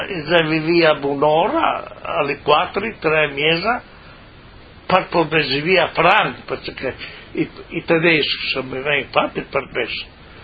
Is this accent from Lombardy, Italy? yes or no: no; Tauriano, Friuli-Venezia Giulia, Italy; Io sono da Tauriano.